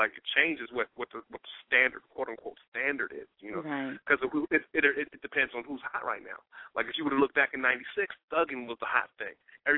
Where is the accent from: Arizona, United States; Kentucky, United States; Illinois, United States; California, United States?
California, United States; San Francisco; also born or lived in New Jersey; now in Oakland, United States; You know, I'm from San Francisco via New Jersey. Currently, I'm in Oakland, California right now, holding it down out there.